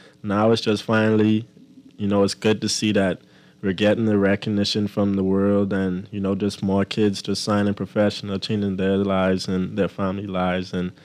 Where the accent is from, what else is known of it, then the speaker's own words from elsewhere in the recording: Bahamas; People find out I'm from the Bahamas, and they just, you know, it's different.